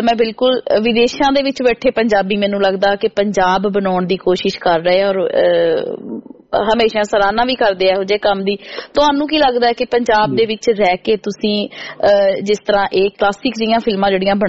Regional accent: Punjab, India; moved away; ਜਦੋਂ ਅਸੀਂ ਪੰਜਾਬ ਵਿੱਚ ਹੁੰਦੇ ਹਾਂ ਤੇ ਕੁਛ ਹੋਰ ਹੁੰਦੇ ਹਾਂ, ਬਟ ਜਦੋਂ ਅਸੀਂ ਪੰਜਾਬ ਤੋਂ ਬਾਹਰ ਆ ਕੇ ਉਸ ਮਿੱਟੀ ਤੋਂ ਜੁਦਾ ਹੁੰਦੇ ਆ ਨਾ

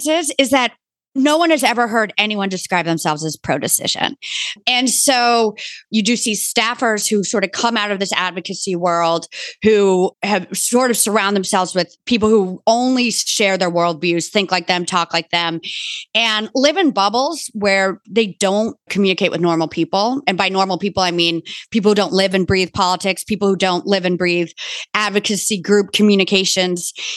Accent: Bronxville, New York, United States; I grew up in Bronxville, New York.

